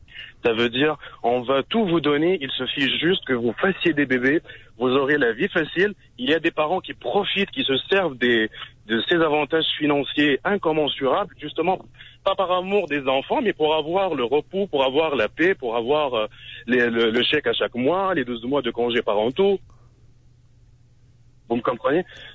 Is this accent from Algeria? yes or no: no; Tunisia; now in Canada; je suis pas québécois de souche, je viens du Maghreb, je suis tunisien, plus particulièrement.